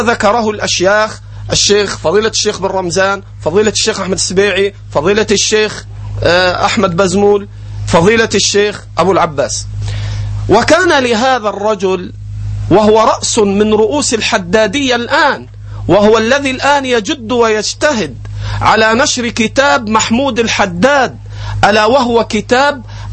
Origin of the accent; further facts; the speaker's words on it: Egypt; عندنا في مصر مدرسة يكبرها ويرأسها رأس من رؤوس الحدادية في مصر،